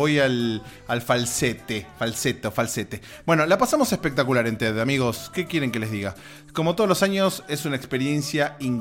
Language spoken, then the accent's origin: Spanish; Argentina; now in United States; Mi país de origen, Argentina, está en el Mundial, pero mi país de adopción, donde estoy ahora por este tiempo, no clasificó a Estados Unidos